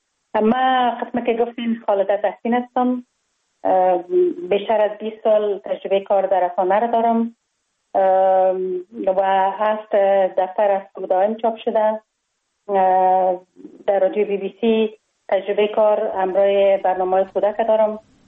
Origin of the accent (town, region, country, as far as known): Kabul, Afghanistan; born there